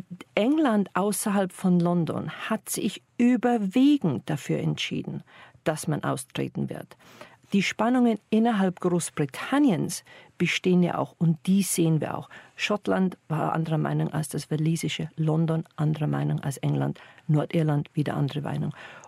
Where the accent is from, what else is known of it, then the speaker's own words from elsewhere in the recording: Bavaria, Germany; born there; als geborener Bayer